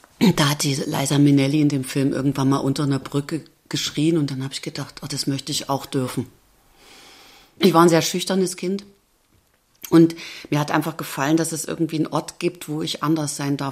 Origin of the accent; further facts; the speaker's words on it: Chemnitz, Saxony, Germany; born there; ich bin 1970 geboren in Karl-Marx-Stadt. Das ist heute Chemnitz. Das war letztes Jahr Kulturhauptstadt. Das ist so ein bisschen die unbekannte Stadt zwischen Leipzig und Dresden und die Stadt mit dem, ich würde mal sagen, krassesten sächsischen Dialekt.